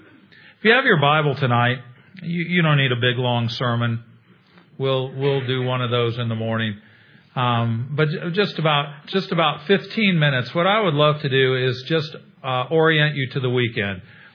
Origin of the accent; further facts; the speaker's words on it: Illinois, United States; now in Atlanta, United States; I've heard about this Southern hospitality thing growing up in Illinois. We've lived in Atlanta 26 years